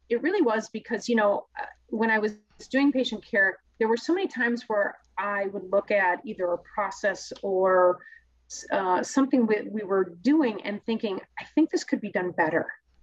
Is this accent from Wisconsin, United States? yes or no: yes; Madison, Wisconsin, United States; And really, I was born and raised in Madison.